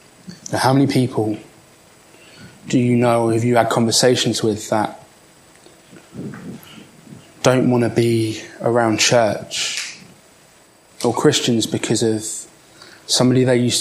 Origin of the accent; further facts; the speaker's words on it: United Kingdom; I guess, being British, we don't like to open up.